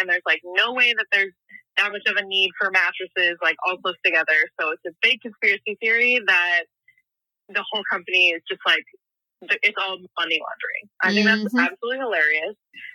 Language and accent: English; Tacoma, Washington, United States; I'm from Tacoma, Washington.